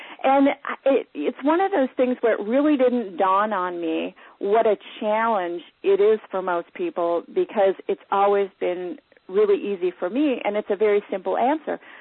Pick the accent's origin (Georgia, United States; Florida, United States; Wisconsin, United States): Wisconsin, United States; And the town that I grew up in Wisconsin, going into real estate, there was not even a handful of women in that industry